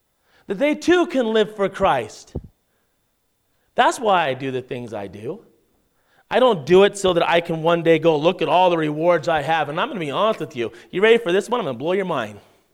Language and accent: English; Pocatello, Idaho, United States; also born or lived in Las Vegas; But I grew up in Pocatello, Idaho, right? And the Lord moved me away, took me down to Sin City, Las Vegas, you know, and I got saved down there, and he moved me back.